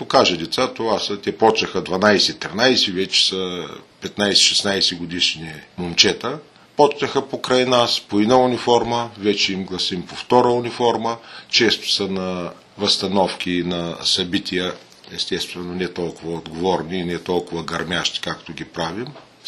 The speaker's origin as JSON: {"language": "Bulgarian", "town": "Veliko Tarnovo", "region": "Veliko Tarnovo Province", "country": "Bulgaria", "said": "За нас като търновци това е най-светия момент"}